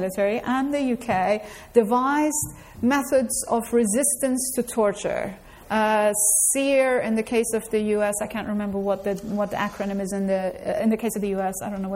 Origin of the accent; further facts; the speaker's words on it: Iran; moved away as an adult; now in United States; I grew up in Iran. My parents were communists and political prisoners in Iran.